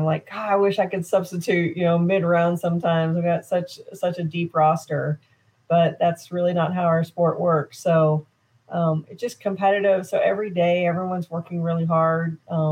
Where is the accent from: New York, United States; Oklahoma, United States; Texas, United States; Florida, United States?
Oklahoma, United States; Tulsa; A buddy of mine that I grew up with in Tulsa is a member at Champions Retreat.